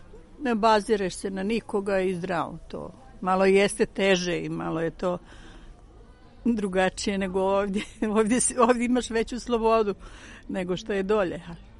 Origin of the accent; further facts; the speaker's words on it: Knin, Šibenik-Knin County, Croatia; also born or lived in Split; Prosto držim do svoje vjere pravoslavne i od mali nogu naučena sam tako. Ja sam inače iz Knina i ja sam kao dijete Bosa išla sve manastiru.